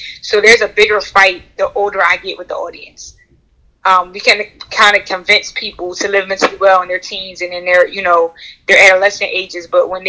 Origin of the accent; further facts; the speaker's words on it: Philadelphia, Pennsylvania, United States; I grew up in North Philadelphia, which is an urban neighborhood in Philadelphia.